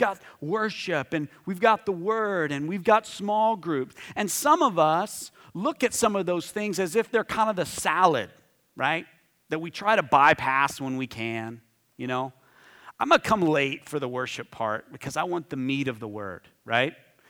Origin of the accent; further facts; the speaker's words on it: Texas, United States; Where I grew up in West Texas, there's a couple of really great buffets.